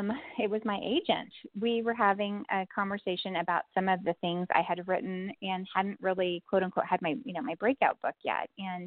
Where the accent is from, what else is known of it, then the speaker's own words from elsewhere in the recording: Texas, United States; And, you know, again, we grew up in Texas. I have a huge Texan family, and my husband has a huge Texan family who also worked the land.